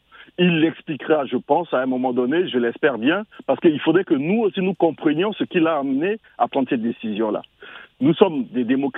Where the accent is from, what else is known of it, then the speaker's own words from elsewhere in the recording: Central African Republic; En tant que Centrafricain